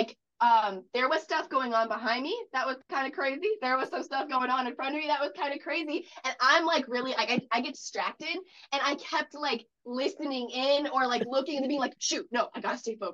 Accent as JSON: {"language": "English", "region": "Alaska", "country": "United States", "said": "I'm supposed to use the king crab. I'm from Alaska."}